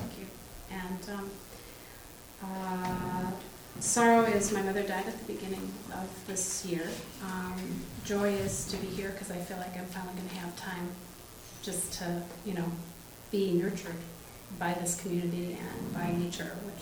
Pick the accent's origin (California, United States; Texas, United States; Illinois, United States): California, United States; Los Angeles; I'm from Los Angeles also.